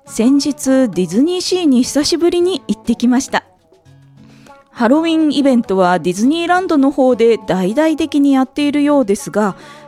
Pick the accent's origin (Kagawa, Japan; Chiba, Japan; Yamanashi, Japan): Chiba, Japan; 千葉県生まれ千葉県育ちの私がいろんな切り口から紹介していきます